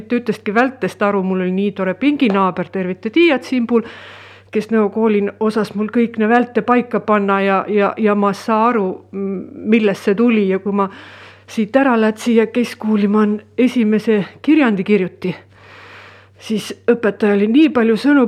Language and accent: Estonian; Viljandi County, Estonia; accent: Mulgi; ja mina olen põline mulk. Ema poolt sündinud ja isa ja vanaisa ja kõik on siit maalt peri.